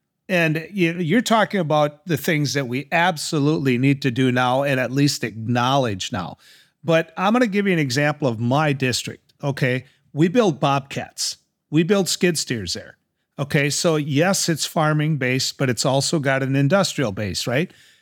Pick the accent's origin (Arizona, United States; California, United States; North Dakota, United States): North Dakota, United States; When I was growing up in North Dakota, every state executive branch position that was elected was held by Democrats.